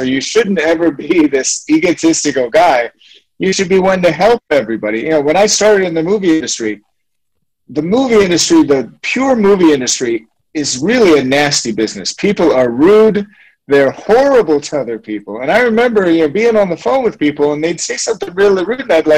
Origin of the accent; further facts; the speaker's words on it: Toledo, Ohio, United States; now in Switzerland; I'm a kid from Toledo, Ohio, and I'm living in Switzerland. I've traveled all over the world.